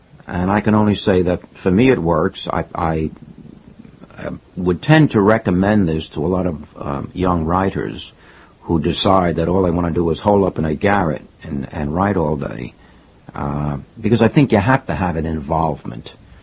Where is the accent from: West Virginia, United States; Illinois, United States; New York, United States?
New York, United States; Brooklyn; also born or lived in Queens; now in Manhattan, United States; I was born in Brooklyn, lived in Queens for a while, joined the Army, and when I came back, I have lived in Manhattan ever since.